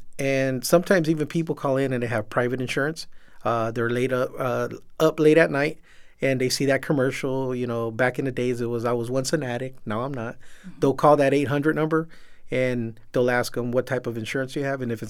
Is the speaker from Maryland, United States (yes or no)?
no; Pacoima, California, United States; born there; I was born in Pacoima, California. A lot of people ask me, what part of Mexico is that from? And I tell them, no, it's actually in California.